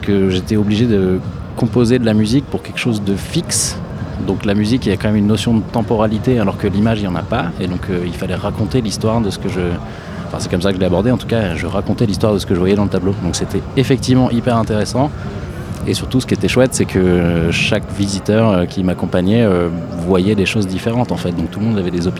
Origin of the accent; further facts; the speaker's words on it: France; un nom allemand avec un père américain, une mère italienne, j'ai grandi en France